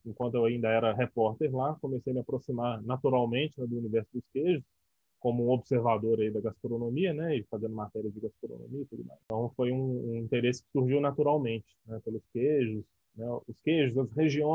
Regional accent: Belo Horizonte, Minas Gerais, Brazil; Eu sou mineiro de Belo Horizonte.

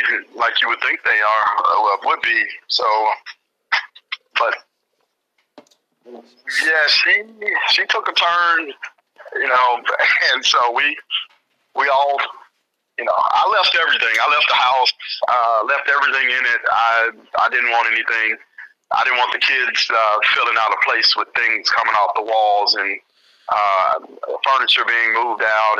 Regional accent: Oxford, Mississippi, United States; I'm actually from Oxford, Mississippi, which is the home of Ole Miss Rebels.

